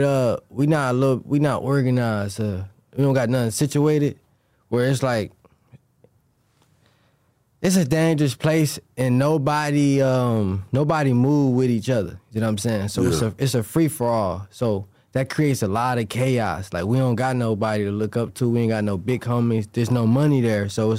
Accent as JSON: {"language": "English", "town": "Cleveland", "region": "Ohio", "country": "United States", "tie": "born or raised there", "said": "my upbringing, though, it was rough because I grew up on St. Clair. So, like."}